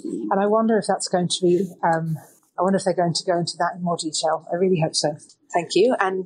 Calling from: Toronto, Ontario, Canada; I'm calling from Toronto, Canada.

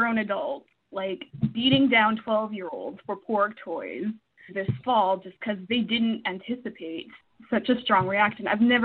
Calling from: Edmonton, Alberta, Canada; I'm calling from Edmonton, Canada.

